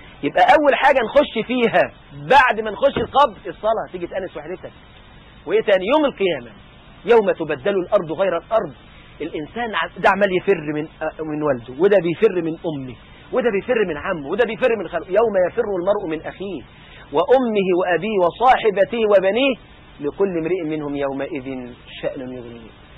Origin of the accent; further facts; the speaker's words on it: Upper Egypt, Egypt; في الصعيد عندنا في مصر مثلا في كده في أنساب عائلات ضخمة وكبيرة